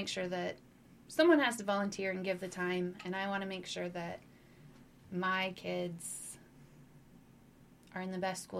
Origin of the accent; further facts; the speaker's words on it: Duncombe, Iowa, United States; I grew up in Duncombe. And I graduated from Webster City. I went to AIB College after that. And I came back and married